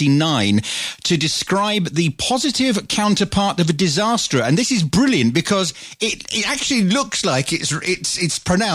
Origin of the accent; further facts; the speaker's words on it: Glasgow, Scotland, United Kingdom; I'm from Glasgow